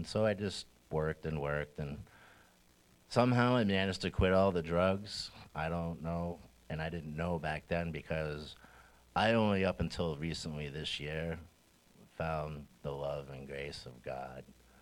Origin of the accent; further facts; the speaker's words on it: Exeter, New Hampshire, United States; I'm 48. I'm originally from Exeter, New Hampshire.